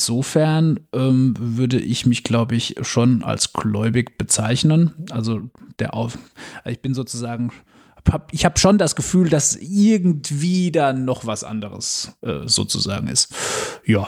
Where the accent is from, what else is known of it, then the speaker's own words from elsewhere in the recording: Rhineland-Palatinate, Germany; Ich bin 35 Jahre alt, komme aus der wunderschönen Pfalz, und bin Bundestagsabgeordneter.